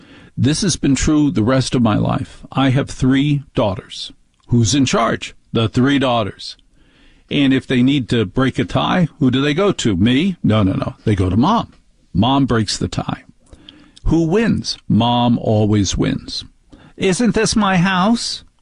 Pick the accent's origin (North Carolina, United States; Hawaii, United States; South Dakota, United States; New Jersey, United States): New Jersey, United States; But more importantly, as a child, growing up in New Jersey is a matriarchy.